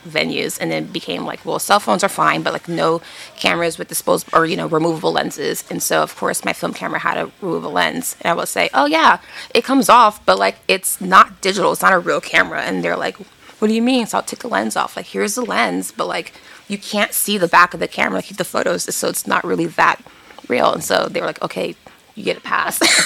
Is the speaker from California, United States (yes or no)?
yes; Sylmar, California, United States; I'm, like, waving everywhere. I'm from Sylmar, California, which is in the San Fernando Valley.